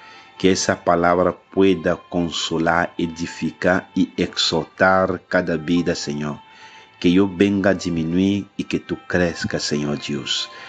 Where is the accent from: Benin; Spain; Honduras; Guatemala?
Benin; Spanish is a second language; yo soy de la República de Benín.